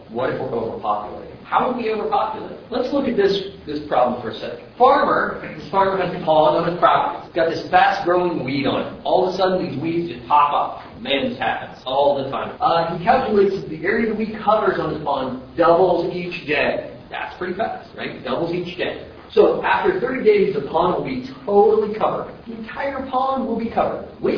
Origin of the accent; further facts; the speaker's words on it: Ohio, United States; now in Scottsdale, United States; I was an emigrant from Ohio, and I'm an immigrant into Scottsdale, into Arizona, okay?